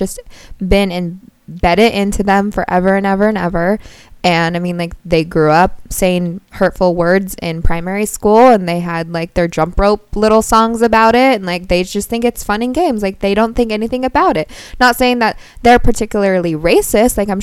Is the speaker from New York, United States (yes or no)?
no; California, United States; And I think that's really cool about growing up in California.